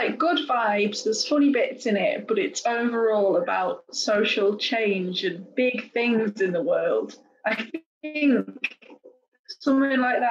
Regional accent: Chester, North West England, United Kingdom; I'm from Chester.

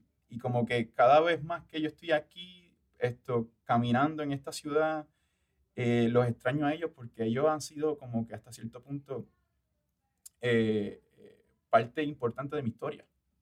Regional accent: Juncos, Puerto Rico; pues yo soy de Juncos, y recuerdo esto que tuvimos esta familia como de 7 junqueños acá

